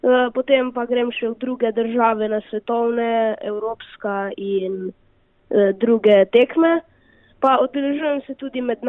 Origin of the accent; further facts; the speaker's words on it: Postojna, Littoral–Inner Carniola, Slovenia; accent: Postojna; če imam kakšne napake z mojim postojnskim naglasom